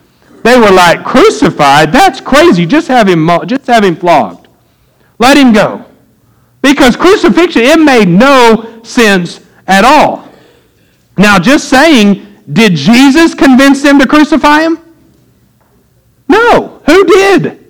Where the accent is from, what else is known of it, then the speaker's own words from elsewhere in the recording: Shawnee, Oklahoma, United States; born there; I was born in Shawnee, Oklahoma. I know all of you, if you could have chose, you would have been born in Oklahoma too.